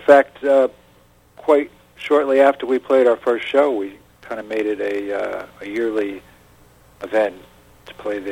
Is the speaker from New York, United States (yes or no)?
no; North Haledon, New Jersey, United States; I grew up in North Hailden.